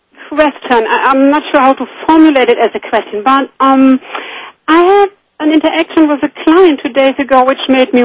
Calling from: Hamburg, Germany; Hamburg, Germany.

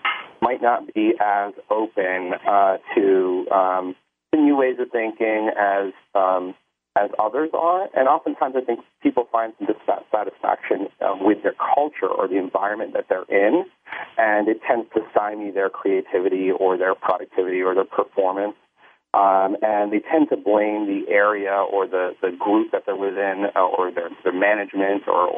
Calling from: New York City, New York, United States; I'm not in Chile, but I do have some heat in my office down here on Rector Street in the financial district of New York City.

